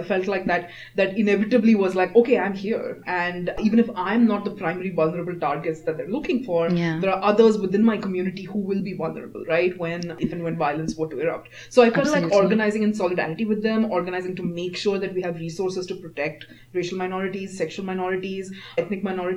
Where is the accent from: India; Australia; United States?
India; English is a second language; I identify as an international student.